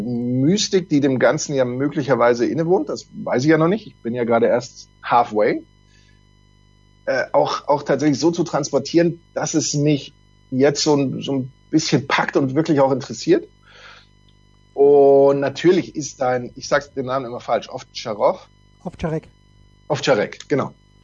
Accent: Bavaria, Germany; Mit Hatten D, wenn man so sagen kann, als Franke.

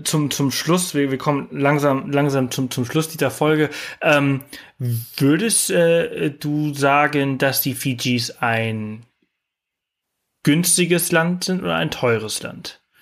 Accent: Balearic Islands, Spain; früher auf Mallorca, wo ich aufgewachsen bin

